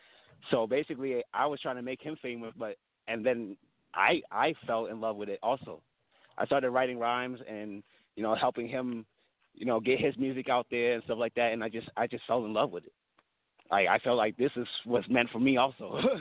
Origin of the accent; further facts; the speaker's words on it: Baltimore, Maryland, United States; also born or lived in Vancouver, United States; Well, originally I was born in Vancouver, Washington, but I grew up in Baltimore, Maryland.